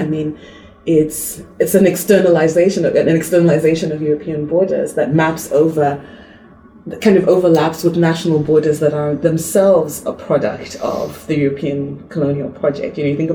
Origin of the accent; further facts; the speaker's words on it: Zambia; also born or lived in Zimbabwe; I'm from Zambia and Zimbabwe, and my family's on both sides. I have ancestors from across the region of Southern Africa